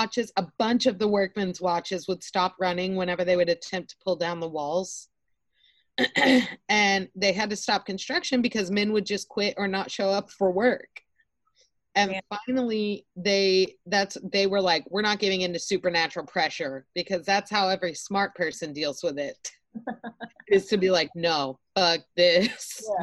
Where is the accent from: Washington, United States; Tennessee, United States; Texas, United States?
Texas, United States; Austin; so I grew up in Austin, and I remember always, you know, East Austin, when I was there up until like 2004 was when we moved out.